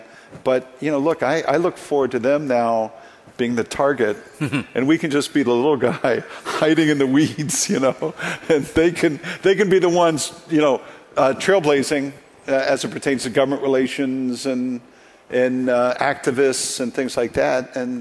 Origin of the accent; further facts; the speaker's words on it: Cincinnati, Ohio, United States; I grew up in Cincinnati, Ohio, which is a very conservative town.